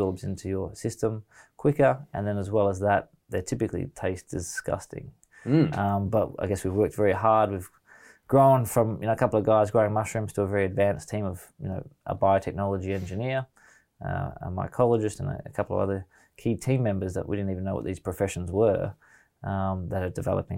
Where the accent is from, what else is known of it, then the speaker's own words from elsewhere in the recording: Australia; as an Australian, we know if we have a preference between a Chinese product or an Australian product, we want that.